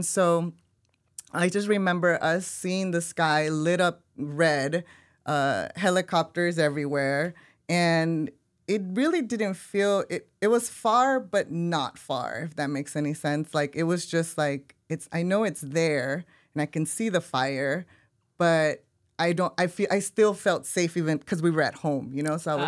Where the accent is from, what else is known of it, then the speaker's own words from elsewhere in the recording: Los Angeles, California, United States; Growing up in South LA, that's what I knew. As a teenager, that's what I knew. So that was my universe, just so I can paint a picture for you of what it was like growing up here.